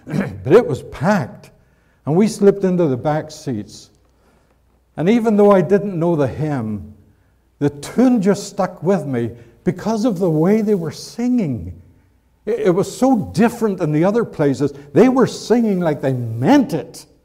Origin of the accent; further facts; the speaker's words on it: Ireland; moved away; When we emigrated from Ireland, and I was working at the Ford plant, it's funny coming from one country to another because everything was so different, like your culture was so different.